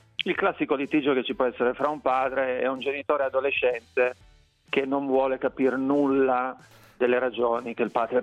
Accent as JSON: {"language": "Italian", "town": "Cuneo", "region": "Piedmont", "country": "Italy", "said": "io sono di Cuneo"}